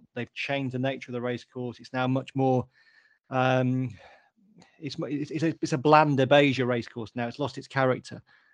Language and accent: English; North West England, United Kingdom; So Haydock was my local track as a kid growing up. I grew up in Lancashire, so Haydock was the first racecourse I ever went to.